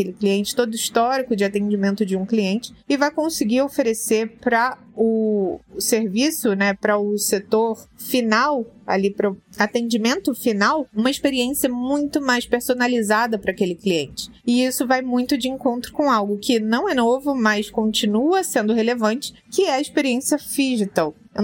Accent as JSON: {"language": "Portuguese", "region": "Rio de Janeiro", "country": "Brazil", "tie": "born there", "said": "Eu estive a semana passada inteira no Rio de Janeiro, meu estado natal"}